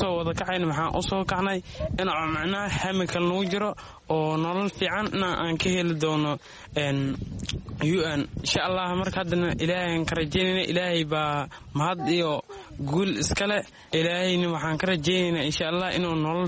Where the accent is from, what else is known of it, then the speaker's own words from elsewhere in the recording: Middle Juba, Somalia; waxaan ka soo barakacnay jabada dhexe ayaan ka soo barakacnay marka wiil soomaaliyeed aan ahay